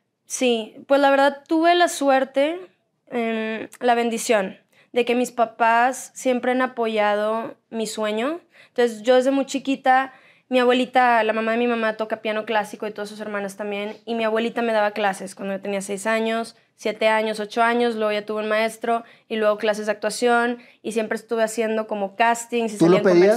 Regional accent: Monterrey, Nuevo León, Mexico; now in Los Angeles, United States; yo nací en Monterrey con mi papá, mi mamá y mis dos hermanos, que son más chiquitos que yo.

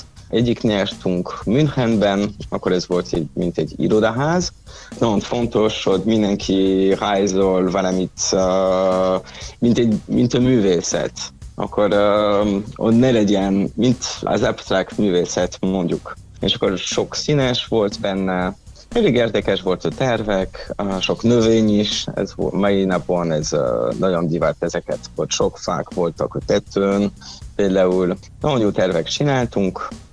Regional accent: Hauts-de-France, France; Hungarian is a second language; moved away as an adult; now in Hungary; Igen, akkor északi Franciaországból jöttem. Kisvárosból, Saint-Quentin-en-Yvelines, ez a Belgium határnál. És tanultam építészetet északi Franciaországban is, Lille-ben

